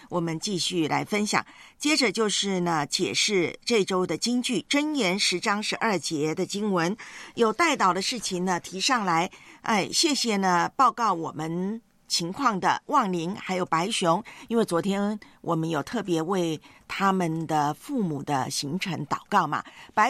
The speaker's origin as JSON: {"language": "Chinese", "country": "Taiwan", "tie": "born or raised there", "said": "在我的老家台湾呢，有一句俗语说什么呢？春天后母脸。"}